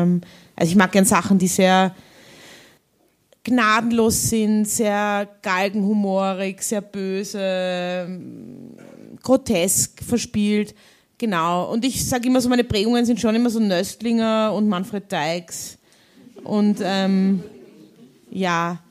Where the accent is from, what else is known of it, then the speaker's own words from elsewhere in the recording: Vienna, Austria; Ich bin ja in Wien aufgewachsen